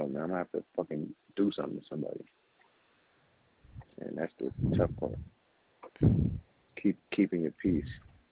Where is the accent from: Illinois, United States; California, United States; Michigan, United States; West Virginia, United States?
California, United States; Los Angeles; I'm born and raised in South Central LA.